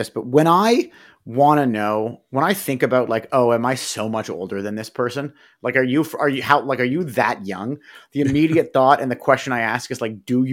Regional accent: Canada; I don't love that as a Canadian hockey fan.

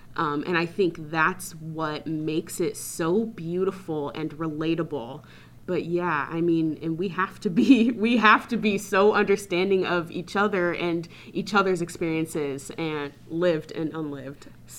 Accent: Arlington, Washington, United States; Yeah, I was born and raised in Arlington, Washington, so this is home for me. But yeah, I've been working in Seattle through the years, so this is like home to me as well, even though I was, you know, brought up further north.

